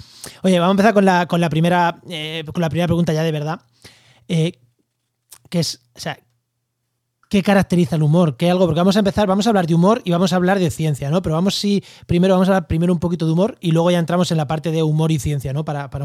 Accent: Albacete, Castilla-La Mancha, Spain; Yo soy de Albacete y vivo en Andalucía.

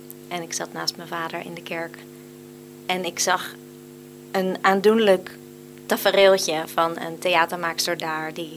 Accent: North Brabant, Netherlands; now in Curaçao; Nou, ik ben geboren in Nederland. Mm-hmm. In Brabant.

